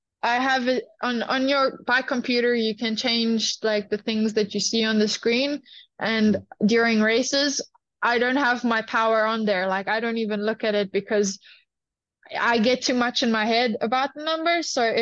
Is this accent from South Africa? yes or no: yes; Bloemfontein, Free State, South Africa; Although I know I come from Bloemfontein, I'm still a climber.